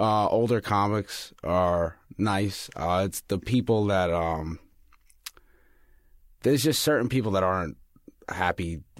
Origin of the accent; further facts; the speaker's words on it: Staten Island, New York, United States; I grew up in Staten Island. I talk like my father knows someone. That's the type of voice I have.